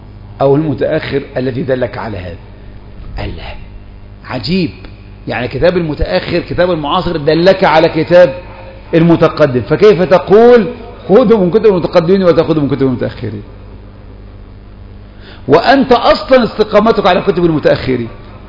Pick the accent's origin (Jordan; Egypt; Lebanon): Egypt; اخواتك عندنا في مصر الولد هيجيب مين، الذكور بس ولا الذكور والاناث؟